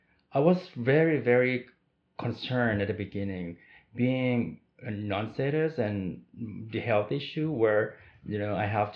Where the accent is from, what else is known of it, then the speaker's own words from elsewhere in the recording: Thailand; now in Toronto, Canada; I'm originally from Thailand, and then I moved to Toronto 5 years ago.